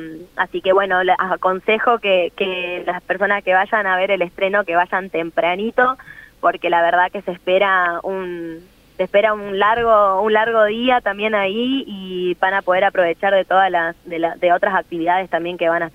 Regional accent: Presidencia Roque Sáenz Peña, Chaco, Argentina; born there; somos todos artistas de acá de la provincia del Chaco. La mayoría también, bueno, yo por ejemplo nací en Sáenz Peña

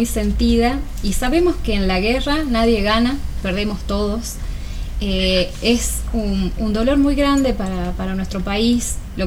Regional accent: Argentina

